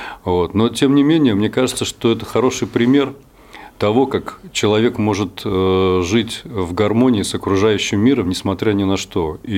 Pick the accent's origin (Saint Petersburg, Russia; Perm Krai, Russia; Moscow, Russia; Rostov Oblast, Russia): Moscow, Russia; я дагестанец, который родился и вырос в Москве.